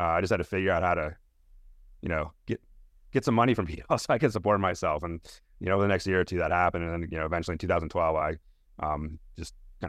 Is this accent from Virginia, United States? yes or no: yes; Virginia, United States; I grew up in Northern Virginia, where we had a professional, you know, we had an NBA team that was really, really bad.